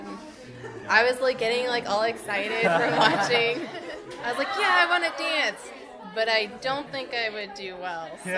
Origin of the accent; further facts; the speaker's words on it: Oregon, United States; now in Japan; I come from Oregon, and we really don't get a lot of like hot, humid weather like it would in Tokyo.